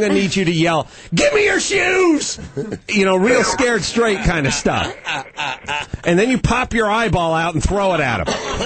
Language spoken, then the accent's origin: English; North Hollywood, California, United States; I feel like, you know, I grew up hungry with the eye of the tiger because I grew up in North Hollywood and I grew up poor.